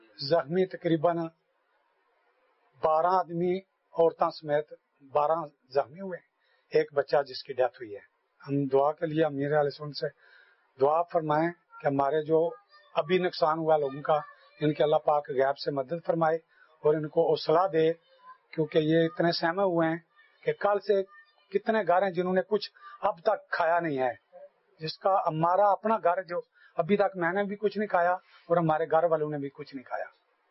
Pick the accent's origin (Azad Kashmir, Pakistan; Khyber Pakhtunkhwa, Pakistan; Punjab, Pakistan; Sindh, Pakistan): Azad Kashmir, Pakistan; Sangal; یہ جو ہمارا گاؤں ہے اس کا نام ہے سانگل. اس کے جتنے بھی ہمارے 100 کے قریب ہماری ایک ہی برادری ہے, ہم ایک ہی خاندان کے ہیں. جاتلا شہر لگتا ہے, ضلع میرپر ہے, تحصیل ہماری میرپر ہے.